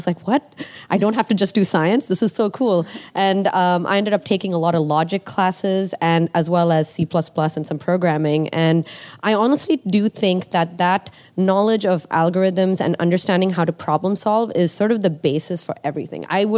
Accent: Nigeria; I grew up in Nigeria. So, you know, being in Africa, I think I had a healthy respect for technology and the power of technology

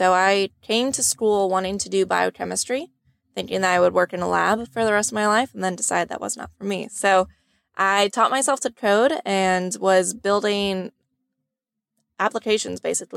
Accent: Indiana, United States; I'm originally from Indiana and spent my summer in San Francisco.

